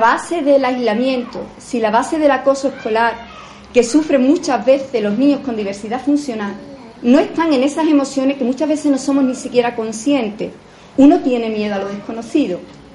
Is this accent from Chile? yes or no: no; Sanlúcar de Barrameda, Andalusia, Spain; now in Espartinas, Spain; Cuando la gente me pregunta, ¿tú de dónde eres? Y digo, yo soy de Sanlúcar. ¿Pero dónde vives? Digo, vivo en Espartina, pero soy de Sanlúcar. Porque realmente me siento sanluqueña y soy sanluqueña.